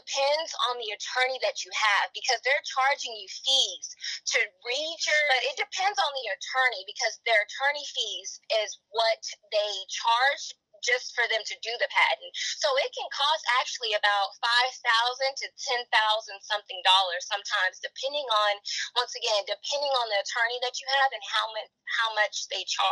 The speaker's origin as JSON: {"language": "English", "town": "Arlington", "region": "Texas", "country": "United States", "tie": "born or raised there", "also_born_or_lived": "Fort Worth", "said": "I was born in Fort Worth, Texas, and I was raised in Arlington"}